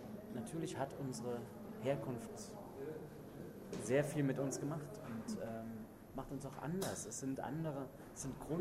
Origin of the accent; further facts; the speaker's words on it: East Germany, Germany; ich bin ganz klar ein Kind der DDR und bin auch ganz klar ein Kind des wiedervereinten Deutschlands.